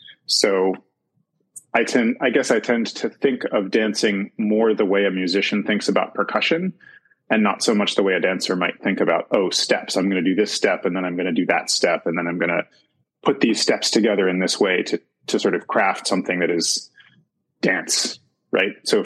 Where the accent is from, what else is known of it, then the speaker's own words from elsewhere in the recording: Nellie's Ford, Virginia, United States; So I grew up in Nellie's Ford, Virginia, which is actually where I'm speaking to you from right now.